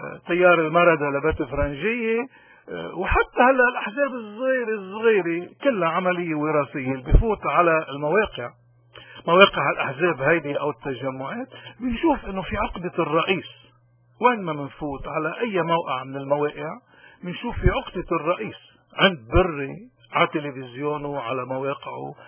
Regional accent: Lebanon; هلا كلبنانيين نحن مش مفروض دائما طبعا ناخذ الغرب

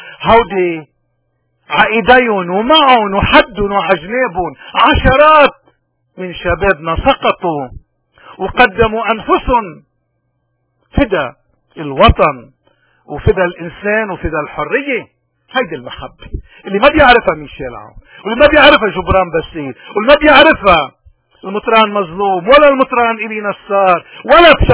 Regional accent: Lebanon; نحن كلبنانيين نحن جسد واحد

